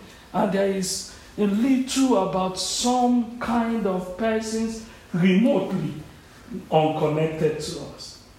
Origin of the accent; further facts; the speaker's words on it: South Africa; I came from South Africa, and there are some nomenclatures that are beginning to come in South Africa.